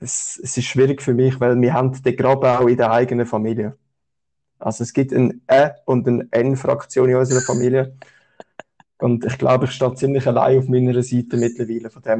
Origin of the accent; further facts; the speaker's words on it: Affoltern am Albis, Zurich, Switzerland; born there; Ich bin in Affolter am Albis